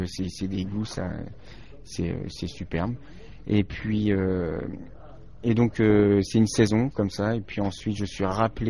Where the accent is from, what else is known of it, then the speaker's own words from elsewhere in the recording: Redon, Brittany, France; Je suis originaire de Bretagne. De Redon, voilà.